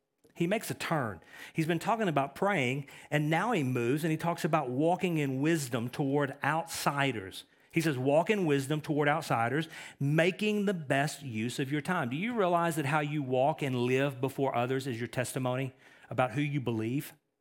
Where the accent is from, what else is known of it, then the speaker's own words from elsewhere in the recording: Texas, United States; I'm from East Texas. I don't have a lot of big, fancy words. I butcher the King's English.